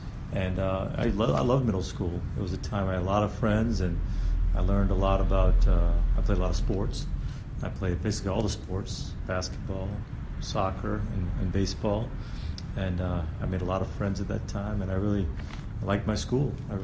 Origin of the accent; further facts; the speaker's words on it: Lafayette, Louisiana, United States; I'm 44 years old. I was born in 1973, and I grew up here in Louisiana, mostly in Lafayette.